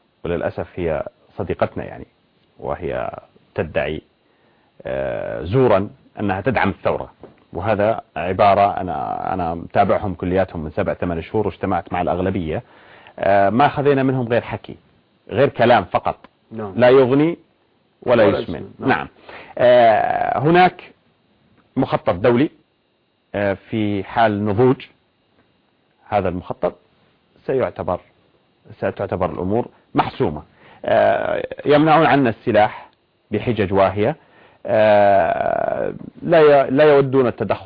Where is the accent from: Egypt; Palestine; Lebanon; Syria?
Syria; كنا كسوريين عائلة واحدة.